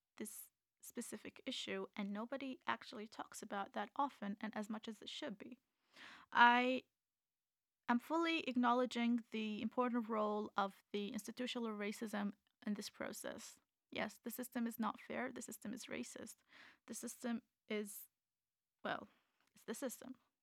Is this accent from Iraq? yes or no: yes; Iraq; because I'm a refugee from Iraq